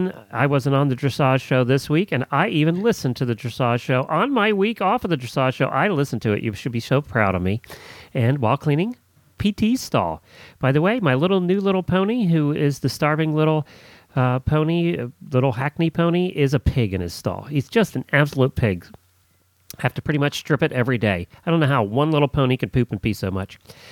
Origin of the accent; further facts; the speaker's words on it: Ocala, Florida, United States; from Ocala, Florida